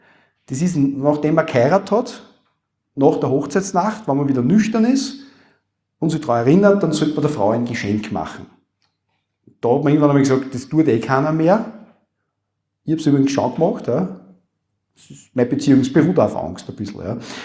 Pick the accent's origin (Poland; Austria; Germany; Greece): Austria; bei uns in Österreich sagt man sicher nicht.